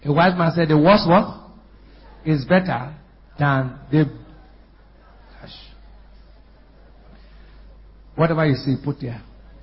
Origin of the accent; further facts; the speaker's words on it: Bonny, Rivers, Nigeria; born there; I was born in Bonnie.